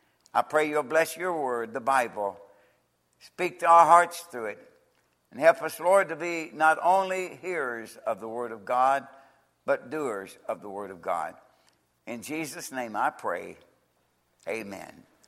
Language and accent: English; Nortonville, Kentucky, United States; born there; I was born on May the 30th, 1933, in Nortonville, Kentucky.